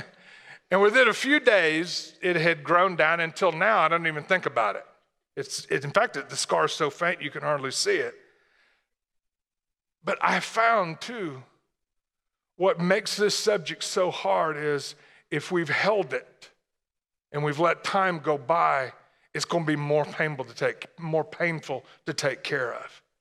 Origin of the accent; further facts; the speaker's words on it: Tennessee, United States; I'm from Tennessee, so it makes more sense then.